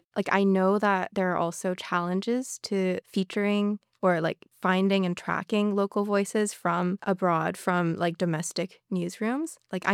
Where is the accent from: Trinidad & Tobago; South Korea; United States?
South Korea; I grew up abroad. I didn't grow up in Canada. I grew up in South Korea, and I'm also Canadian.